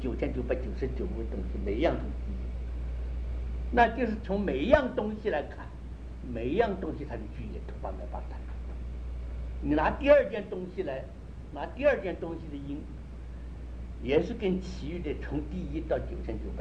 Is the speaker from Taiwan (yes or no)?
no; China; 所以极端，我们中国人用这个大字，用这个大字就是了